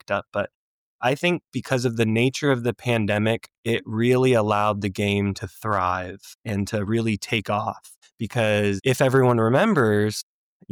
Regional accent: Oklahoma City, Oklahoma, United States; I'm 32 years old, born and raised in Oklahoma City.

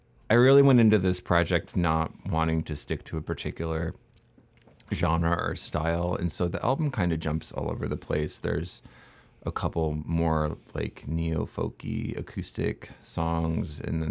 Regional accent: New York, United States; now in Baltimore, United States; I'm from Western New York, yep. but I've lived in Baltimore for like 15 years.

